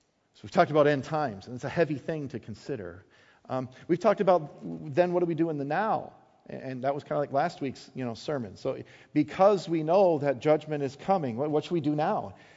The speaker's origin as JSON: {"language": "English", "region": "Wisconsin", "country": "United States", "tie": "born or raised there", "said": "I was born and raised in Wisconsin."}